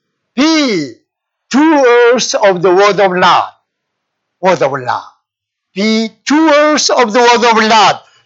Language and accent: English; New York, United States; I came from Western New York near the Niagara Falls.